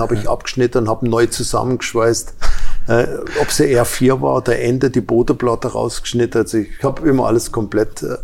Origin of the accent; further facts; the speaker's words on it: Baden-Württemberg, Germany; weil da, wo ich herkomme, gibt es keine amerikanischen Autos.